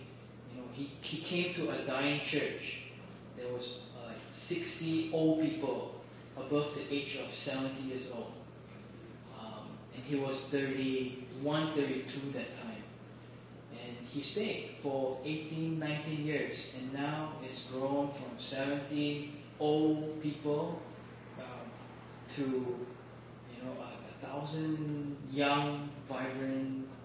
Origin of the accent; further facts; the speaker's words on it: Malaysia; also born or lived in Brunei; now in United States; Although I have Chinese heritage, I was born in Brunei, I grew up in Malaysia. So I studied in Australia, studied the Bible here in America.